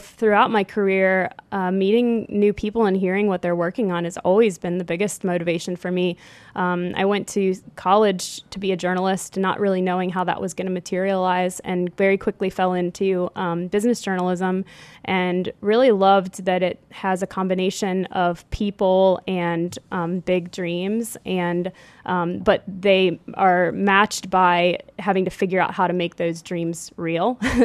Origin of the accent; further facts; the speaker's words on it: Cincinnati, Ohio, United States; And I had been pretty much in my hometown of Cincinnati for 30 years.